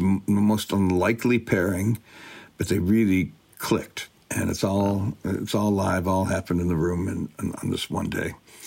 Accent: Detroit, Michigan, United States; Well, I'm from Detroit, so … played at my high school

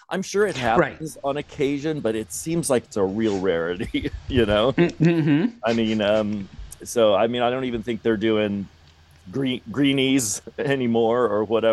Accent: California, United States; now in Seattle, United States; I came from the Bay Area, is where I grew up. So the Giants were my first team, then the A's. And I lived in Seattle for 25 years.

